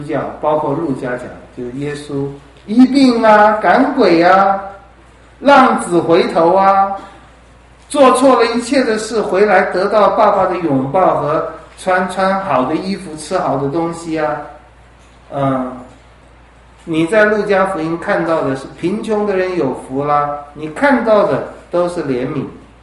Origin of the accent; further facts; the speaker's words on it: Taiwan; 对不起，我也是台湾人。